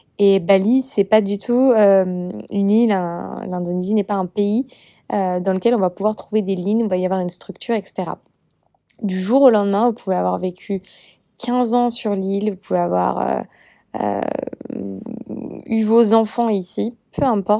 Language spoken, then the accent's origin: French; France; Et malgré tout, en France, et quand on est français, on est quand même, je pense, on est éduqué avec cette idée qu'il n'y a qu'une ligne